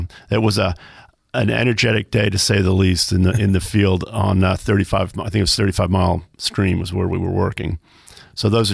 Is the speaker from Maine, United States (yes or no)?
yes; Mount Desert Island, Maine, United States; I grew up on Mount Desert Island and didn't have the, when I was growing up, obviously couldn't travel very far, so I grew up fishing small streams and beaver ponds